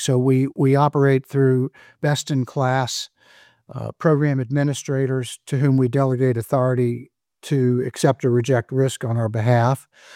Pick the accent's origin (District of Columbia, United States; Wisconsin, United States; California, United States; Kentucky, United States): District of Columbia, United States; Washington; born there; Originally, I was born in Washington, D.C., one of the rare natives of that town.